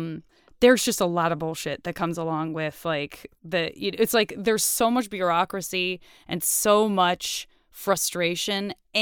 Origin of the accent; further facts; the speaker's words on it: Arizona, United States; A lot of people think I'm from the Midwest or I'm Canadian. I'm from Arizona.